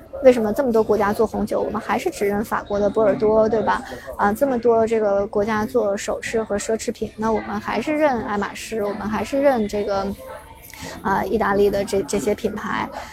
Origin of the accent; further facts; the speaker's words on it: China; 因为看我是中国人